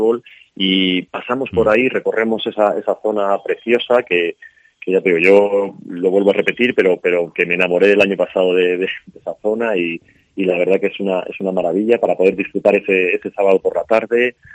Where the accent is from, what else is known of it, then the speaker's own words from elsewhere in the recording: Burganes, Castile and León, Spain; en mi pueblo, en Burganes